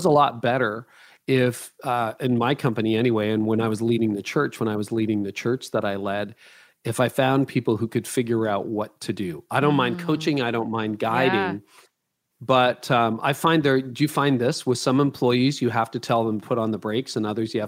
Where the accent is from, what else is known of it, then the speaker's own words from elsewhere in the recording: Canada; I don't know, because I'm Canadian, I don't know whether you have these